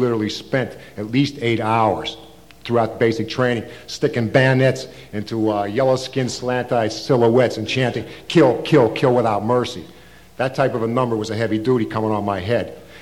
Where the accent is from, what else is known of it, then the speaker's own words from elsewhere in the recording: Pennsylvania, United States; I mean, a town I grew up in Western Pennsylvania is a steel mill coal mine town.